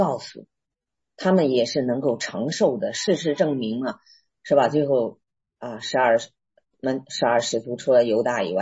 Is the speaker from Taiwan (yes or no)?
no; China; 就用我们中国人来说呢，就是天机啊